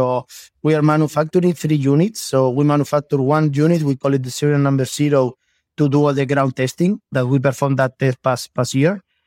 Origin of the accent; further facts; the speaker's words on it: Elche, Valencian Community, Spain; Of course, we are from Europe. I am from Spain. I am from Elche, proud to be from that regions.